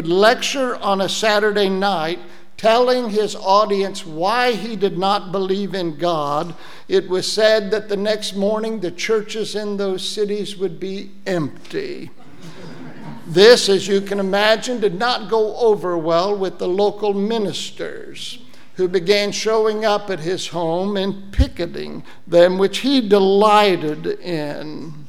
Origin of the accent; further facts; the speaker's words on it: Danville, United States; I grew up in Danville, down on Broadway Street, and the largest field in our neighborhood sat between the Corbett's house and the Land's house